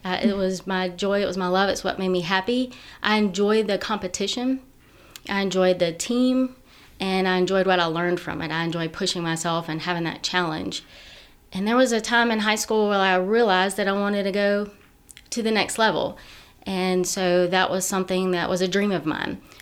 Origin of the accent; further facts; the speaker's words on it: Stockbridge, Georgia, United States; I grew up in Stockbridge, Georgia, which is a little south of Atlanta.